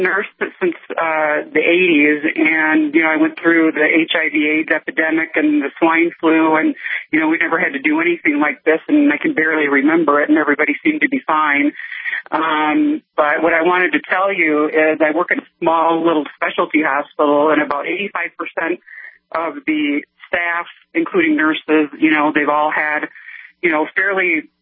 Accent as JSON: {"language": "English", "region": "Midwest", "country": "United States", "said": "Like, I'm from the Midwest originally"}